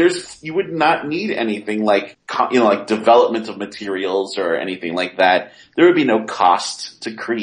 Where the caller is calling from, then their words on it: United Kingdom; from the UK. All I can say to this is how glad I am to be British and live in the UK.